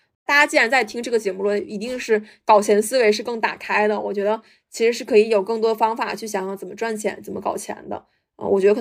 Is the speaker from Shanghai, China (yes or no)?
no; Shenyang, Liaoning, China; 对，因为我是在沈阳长大的，就有点像沈阳是我爸妈当年帮我选择的宜居城市